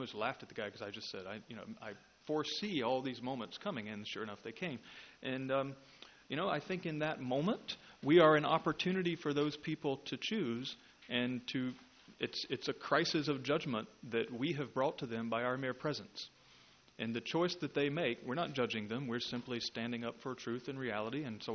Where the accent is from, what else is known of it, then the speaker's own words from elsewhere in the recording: Charlotte, North Carolina, United States; Well, I didn't want to come down there because it was in Charlotte, and I grew up in Charlotte, and I figured I was done with Charlotte.